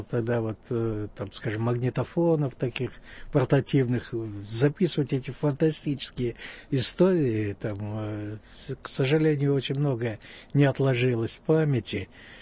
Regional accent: Birobidzhan, Jewish Autonomous Oblast, Russia; also born or lived in Khabarovsk; Я родился в Хабаровске, а жили мы все в Биробиджане. Папа мой из Белоруссии, мама из Смоленска, приехали в 30-е годы строить еврейское государство. Бабушка жила в Хабаровске, вот мама поэтому ездила туда рожать.

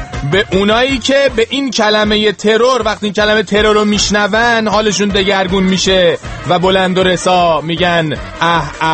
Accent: Iran; ما ایرانیم

